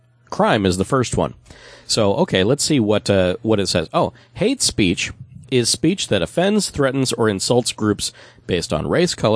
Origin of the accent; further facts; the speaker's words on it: Scotland, United Kingdom; And I am also a Scotsman, so there.